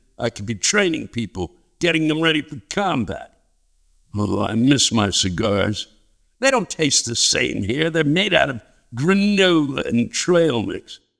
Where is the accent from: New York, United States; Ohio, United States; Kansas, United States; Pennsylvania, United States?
Ohio, United States; Well, we have that in common. I'm from Ohio.